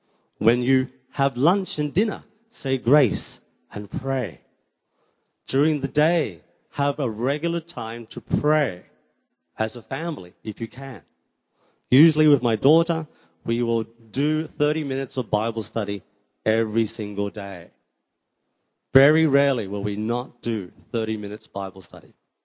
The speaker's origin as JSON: {"language": "English", "country": "Australia", "said": "I also know that Australia, my home country"}